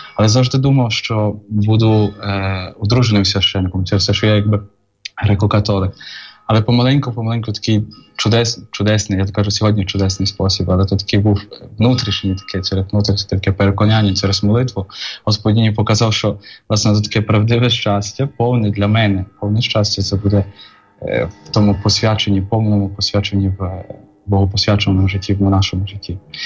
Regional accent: Lviv, Lviv Oblast, Ukraine; also born or lived in Ulan Bator, Mongolia; я сам зі Львова, але народився в Монголії, народився в Улан-Баторі, досить так на сході, в Азії, через те, що мій батько є військовим.

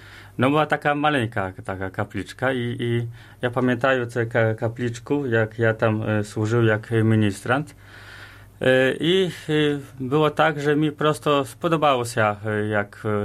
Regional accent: Rzeszów, Subcarpathian Voivodeship, Poland; Ukrainian is a second language; я сам з Польщі, з міста Рзешów

